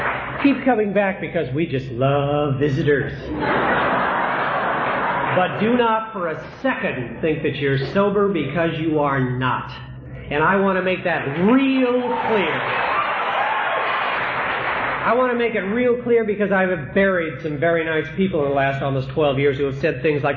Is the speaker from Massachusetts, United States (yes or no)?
no; Manhattan, New York, United States; Bonnie and I are from New York. We're from Manhattan.